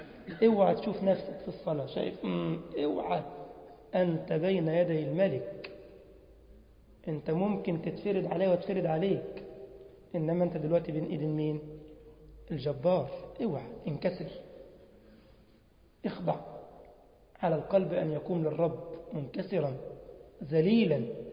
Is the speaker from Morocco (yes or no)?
no; Egypt; لأن كلمة فرخة عند الجزائريين يعني ليها معنى آخر، إنما احنا عندنا في مصر ال